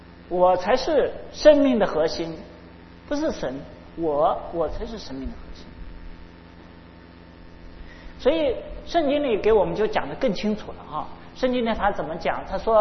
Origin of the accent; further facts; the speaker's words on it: China; 我们中国人有什么？